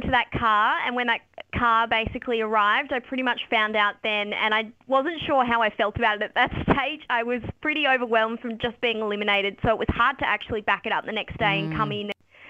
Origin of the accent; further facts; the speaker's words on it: Broome, Western Australia, Australia; I'm from Broome and I work for the council there